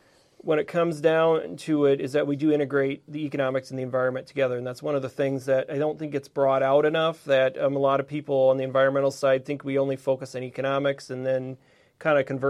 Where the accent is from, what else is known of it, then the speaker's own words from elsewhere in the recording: Iowa, United States; and I grew up in Iowa, and, you know, Iowa's boring from the aspect when it comes to soils.